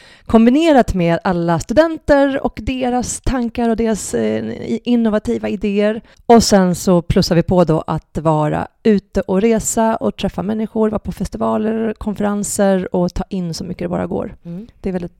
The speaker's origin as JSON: {"language": "Swedish", "town": "Katrineholm", "region": "Södermanland", "country": "Sweden", "tie": "born or raised there", "said": "Liten i Katrineholm så jag tror inte jag hade så himla mycket drömmar faktiskt, ärligt talat. Utan det var väldigt mycket här och nu. Katrineholm är en sportstad, idrottsstad."}